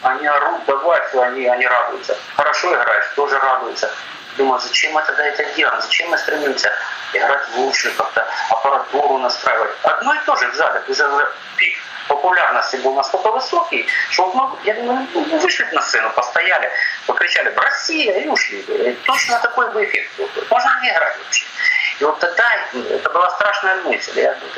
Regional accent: Kharkiv, Kharkiv Oblast, Ukraine; born or raised there

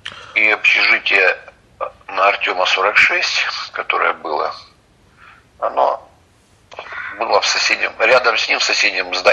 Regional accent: Kharkiv, Kharkiv Oblast, Ukraine; я приехал из Харькова

